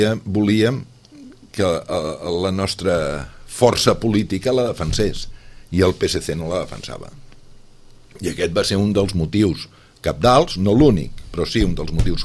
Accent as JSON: {"language": "Catalan", "region": "Catalonia", "country": "Spain", "tie": "born there", "said": "Jo he nascut a Catalunya, em sento català, he parlat en català, he pensat en català, he somiat en català, he estimat en català. Em sento amb una relació profunda amb el país."}